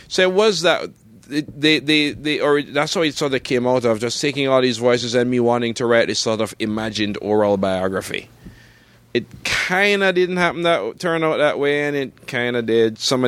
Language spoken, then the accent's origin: English; Jamaica; growing up in Jamaica